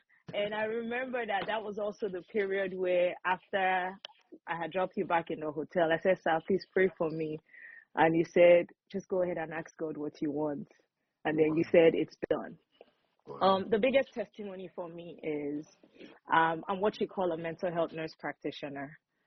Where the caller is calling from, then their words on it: Maryland, United States; I'm joining from Maryland in the U.S.